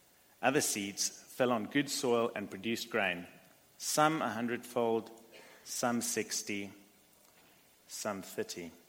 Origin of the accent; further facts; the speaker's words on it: South Africa; Now, growing up in South Africa, I didn't actually have a particularly happy childhood.